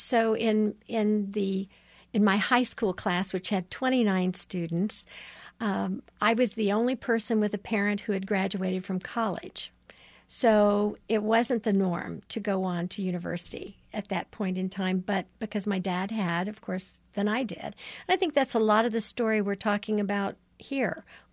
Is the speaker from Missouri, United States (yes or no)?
yes; Missouri, United States; now in Kansas City, United States; Well, I'm from a rural area, from a farm in Missouri, and have lived in Kansas City for 35 years. So I'm very familiar with the Kansas City area and yet have those country roots.